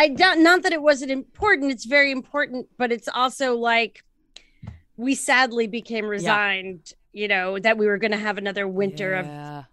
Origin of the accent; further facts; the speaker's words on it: New Jersey, United States; I am half Italian from New Jersey. I'm New Jersey Italian. Or at least half.